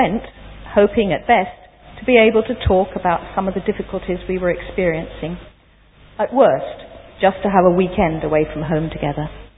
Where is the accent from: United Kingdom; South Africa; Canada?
United Kingdom; England; now in Australia; and we come from England.